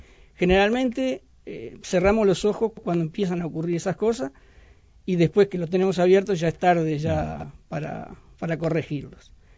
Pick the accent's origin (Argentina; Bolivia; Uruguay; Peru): Uruguay; Es que yo soy uruguayo.